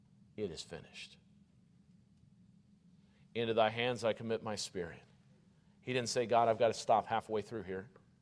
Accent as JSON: {"language": "English", "region": "Missouri", "country": "United States", "tie": "born or raised there", "said": "Mississippi River, I grew up in Missouri, you're right next to it."}